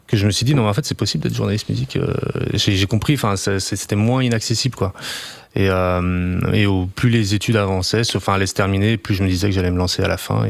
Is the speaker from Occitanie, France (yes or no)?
no; Brittany, France; Moi, en Bretagne.